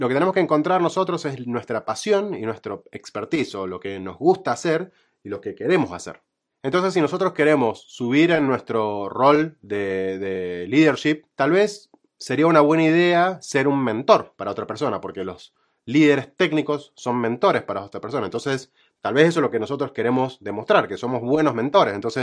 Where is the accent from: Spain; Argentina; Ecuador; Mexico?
Argentina; porque soy argentino y gano menos que ustedes